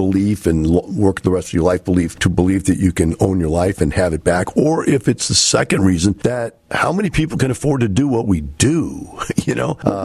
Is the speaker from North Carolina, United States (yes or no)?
no; Wisconsin, United States; now in Texas, United States; I came from Wisconsin, which is a radically liberal leftist kind of state. And I lived in the Capitol and the college, both in the same town.